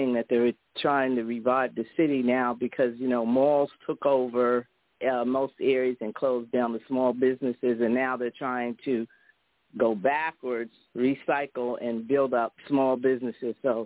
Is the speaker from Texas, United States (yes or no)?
no; Pottsville, Pennsylvania, United States; now in Sharon, United States; Well, this is where I moved in 1994. And now my immediate family live here. I'm originally from Pottsville, Pennsylvania, which is north of Philadelphia.